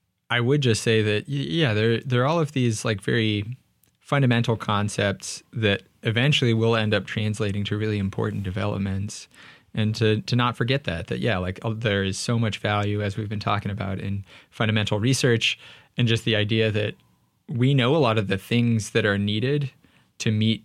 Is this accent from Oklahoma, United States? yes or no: no; Stockton, California, United States; where I grew up in California, you know, there's a very large Mexican population. And I really also got into like some of the Mexican teams, too, where I'm from, Stockton, California